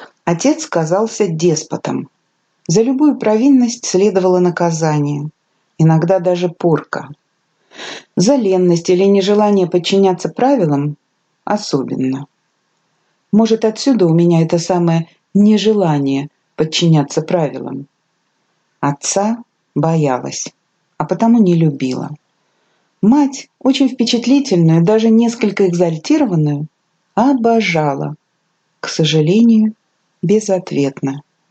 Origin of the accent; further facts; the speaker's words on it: Taganrog, Rostov Oblast, Russia; born there; Но родила не в Москве, а в Таганроге. Замечательный город. К тому же быть землячкой Чехова почетно.